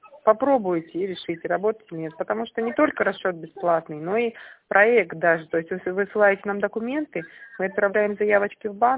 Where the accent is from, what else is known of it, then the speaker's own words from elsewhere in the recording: Stavropol Krai, Russia; now in Torzhok, Russia; На малую родину, Ставропольский край.